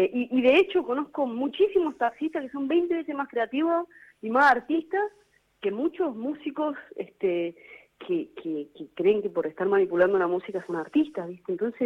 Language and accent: Spanish; Unquillo, Córdoba, Argentina; now in Buenos Aires, Argentina; ahora en Medrano y Corrientes de vuelta, pero soy de Unquillo, soy del campo, y me tocó volver ahí con la pandemia, lugar del que había huido siempre